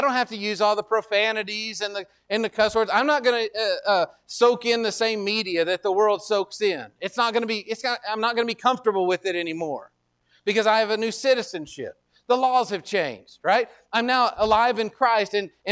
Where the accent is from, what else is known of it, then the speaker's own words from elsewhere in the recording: United States; You know, I'm an American. That means I act a certain way. I salute the flag.